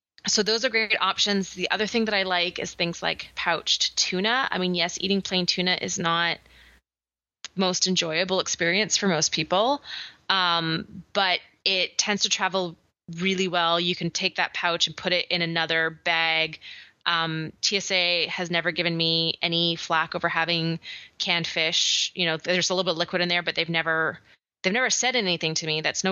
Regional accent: Canada; now in United States; So I travel between America and Canada fairly frequently because I'm Canadian and I live in America.

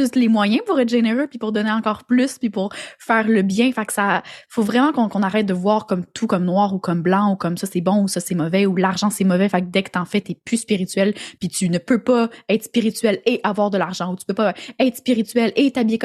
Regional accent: France; accent: French; now in Quebec, Canada; je suis française, là, mes parents sont français, ont immigré au Québec. Ça paraît pas, mais j'ai les deux accents. Quand je parle avec ma famille, j'ai vraiment l'accent français.

